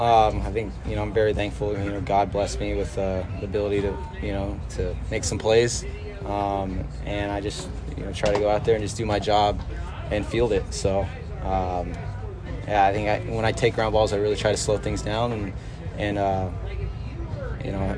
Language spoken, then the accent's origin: English; San Diego, California, United States; We're from San Diego.